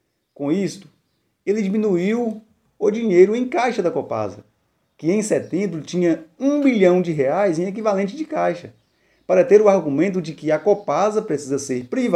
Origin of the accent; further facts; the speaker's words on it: Salinas, Minas Gerais, Brazil; a exemplo da região do Vale do Jequitinhonha, norte de Minas, de onde eu sou da cidade de Salinas, então é uma região muito carente.